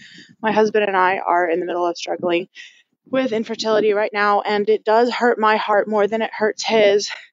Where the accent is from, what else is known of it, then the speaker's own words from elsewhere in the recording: Waterloo, Ontario, Canada; I'm from Waterloo, Canada.